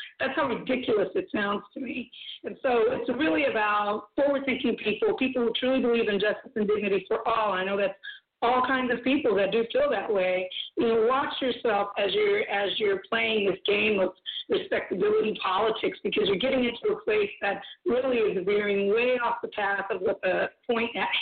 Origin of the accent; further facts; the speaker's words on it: Los Angeles, California, United States; police came into our backyard, and we grew up in the South Cities of Los Angeles.